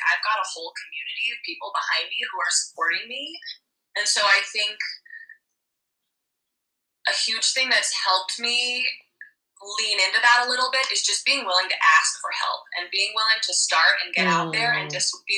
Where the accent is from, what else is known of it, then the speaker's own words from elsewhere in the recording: Denver, Colorado, United States; I grew up in Denver, and I don't know if much of you know much about Denver's.